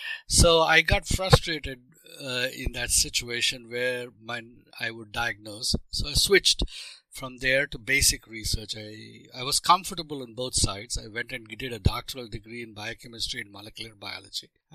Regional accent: Jamshedpur, Jharkhand, India; I was born in Mumbai, and I grew up in eastern India, in a small town called Jamshedpur, very similar to Pittsburgh. In, you know, it is a steel town, mining town, in a valley

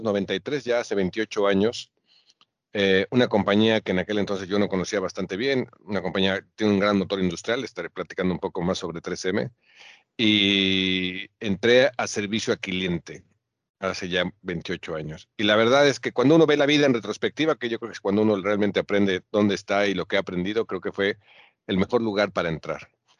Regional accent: Mexico City, Mexico; Claro, crecí en la Ciudad de México y estudié marketing

